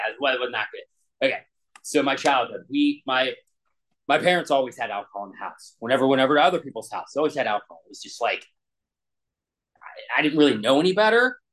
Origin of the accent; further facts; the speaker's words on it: Pennsylvania, United States; I grew up in Western PA.